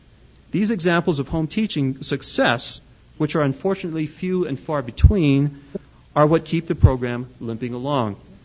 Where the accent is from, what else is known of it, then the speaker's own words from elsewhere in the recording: Arizona, United States; I'm from Arizona, and we call it the Ensign down south, not the Ensign.